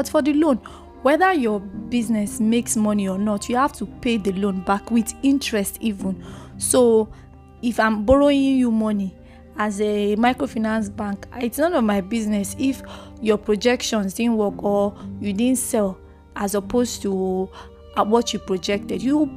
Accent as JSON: {"language": "English", "region": "Lagos", "country": "Nigeria", "said": "I speak pidgin sometimes. I'm a Lagosian. I'm from Lagos, Nigeria."}